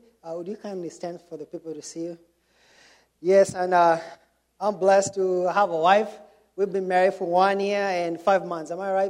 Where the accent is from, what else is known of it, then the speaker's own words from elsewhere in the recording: Kenya; I was born and raised in Kenya. As you all can tell, I have, you know, a funny accent